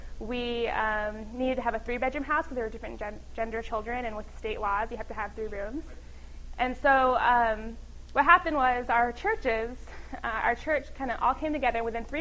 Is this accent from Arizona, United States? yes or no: yes; Phoenix, Arizona, United States; I'm from Phoenix, Arizona. My husband and I live in downtown Phoenix, which is about 30 minutes from here.